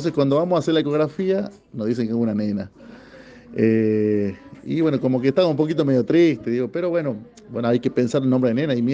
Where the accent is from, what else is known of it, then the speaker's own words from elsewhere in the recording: Jujuy, Argentina; Es como que yo le diga Jujuy porque soy jujeño